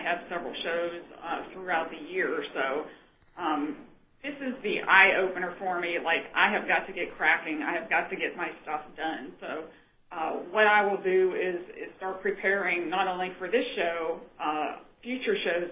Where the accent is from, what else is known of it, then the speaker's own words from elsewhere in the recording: Indiana, United States; which this will be my first show in Ohio County, and I'm actually from Ohio County